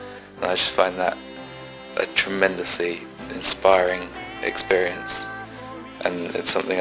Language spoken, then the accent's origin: English; Cambridge, East of England, United Kingdom; I'm 21 and I'm from Cambridge in England.